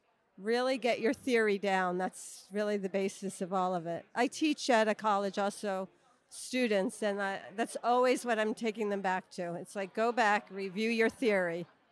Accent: Hawaii, United States; I'm from the Big Island.

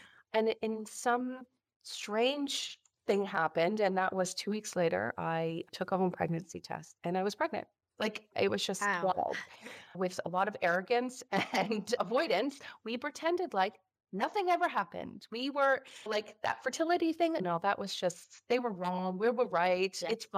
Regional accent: Toronto, Ontario, Canada; That's right. I'm from Toronto. I'm in Canada.

